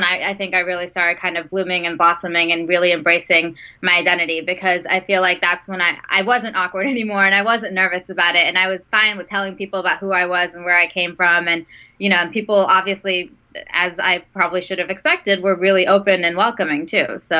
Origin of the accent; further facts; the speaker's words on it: Saudi Arabia; I grew up in Saudi Arabia for the most part in my elementary school, and I went to an American international school there with kids from like 50 different countries.